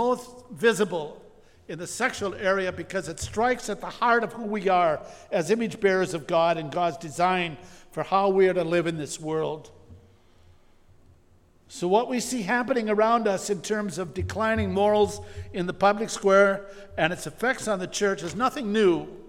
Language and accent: English; Minnesota, United States; where I grew up in Minnesota, we had to go down this one street to find the magazine rack